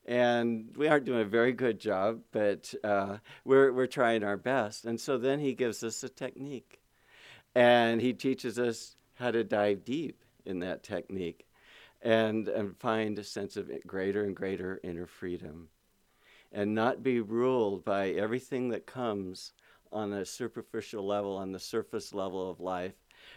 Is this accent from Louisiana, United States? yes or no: no; California, United States; but I grew up in the Sacramento Valley, far from the ocean.